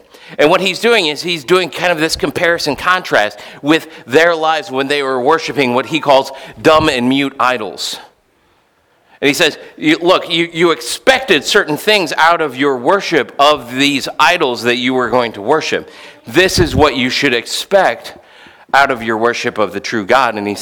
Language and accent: English; St. Louis, Missouri, United States; I remember growing up in St. Louis, there was a Baptist church that apparently never read the Bible